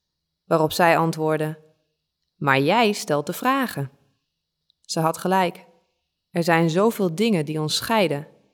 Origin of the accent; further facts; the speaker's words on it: Netherlands; also born or lived in Africa; omdat ik een Nederlandse ben. Ik ben in Afrika opgegroeid, maar toch is er zo'n afstand.